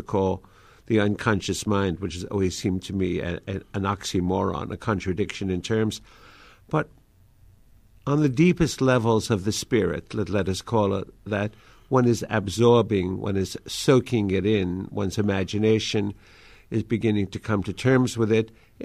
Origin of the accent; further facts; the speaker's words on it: New York, United States; first language Yiddish; English is a second language; I grew up in the Bronx speaking Yiddish, and because Mama and Papa only spoke Yiddish, and that was the language at home. And I taught myself to read English.